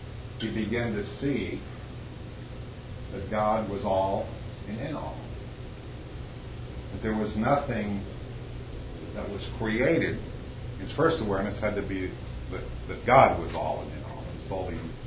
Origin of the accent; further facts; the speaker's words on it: Minnesota, United States; And I'm from Minnesota, and I can assure you that some of those lakes, it takes three minutes to say the name